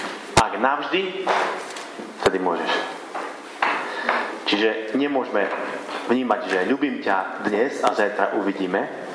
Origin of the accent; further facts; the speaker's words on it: Košice, Košice Region, Slovakia; pochádzam z Košic